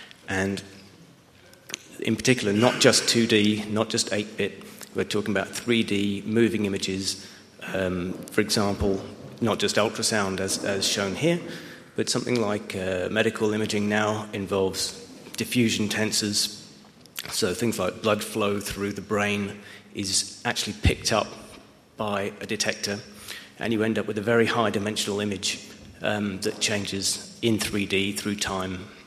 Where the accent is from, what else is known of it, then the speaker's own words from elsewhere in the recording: London, United Kingdom; from London.